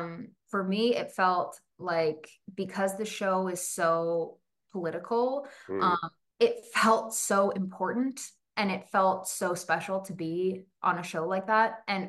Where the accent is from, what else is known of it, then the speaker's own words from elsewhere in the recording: Vancouver, British Columbia, Canada; now in Toronto, Canada; I grew up in Vancouver